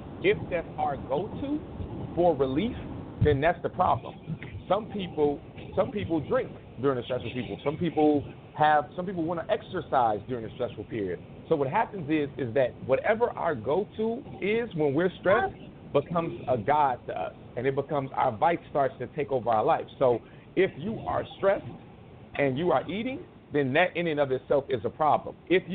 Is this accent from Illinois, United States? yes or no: yes; Chicago, Illinois, United States; All right, my bad. I'm from Chicago. You never know.